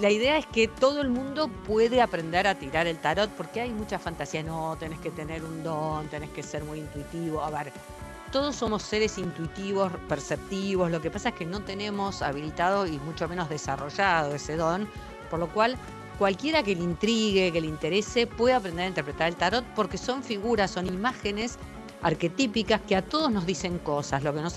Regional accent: Argentina; nosotros, como somos argentinos y todo lo hacemos a lo grande

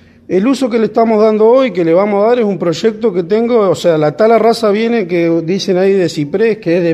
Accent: El Bolsón, Río Negro, Argentina; Sí, tengo domicilio, tengo casa acá, o sea, yo soy de acá del Bolsón.

